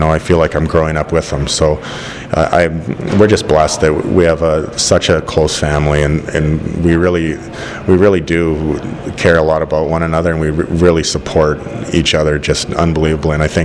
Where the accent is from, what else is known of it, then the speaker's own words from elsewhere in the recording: British Columbia, Canada; we grew up just Oilers fans. You know, it was, even though we're from British Columbia